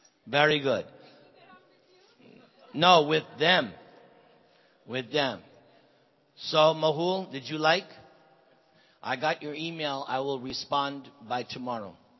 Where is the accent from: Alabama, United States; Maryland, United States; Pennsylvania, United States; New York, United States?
New York, United States; Boston. Yeah, in Boston you have intelligent people. I'm from New York. Less intelligent than Boston.